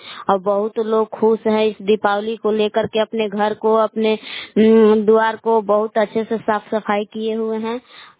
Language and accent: Hindi; Belaw, Bihar, India; मैं ग्राम बेलाव जिला कैमूर भभुआ के निवासी हूँ।